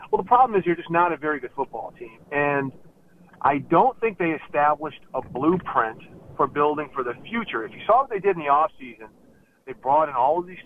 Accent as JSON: {"language": "English", "town": "St. Louis", "region": "Missouri", "country": "United States", "tie": "born or raised there", "said": "I grew up in St. Louis."}